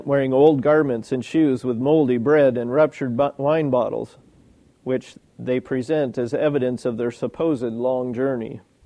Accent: Idaho, United States; I can't just come over and say, well, I'm from Idaho, I don't know what your laws are.

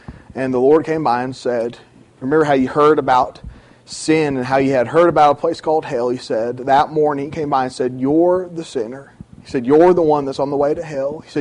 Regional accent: South Carolina, United States; I grew up in South Carolina. She grew up in Georgia.

